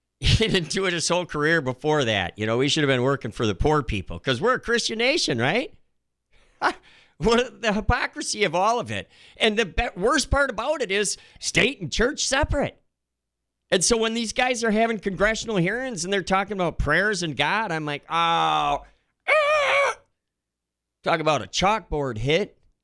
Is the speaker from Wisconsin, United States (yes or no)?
yes; Stoughton, Wisconsin, United States; I grew up in Stoughton, dude. Come on, 60s, 70s, you know.